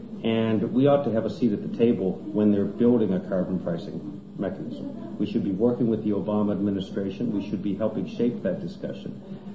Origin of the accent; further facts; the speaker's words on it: Canada; It is as offensive as a Canadian to sit back and watch us say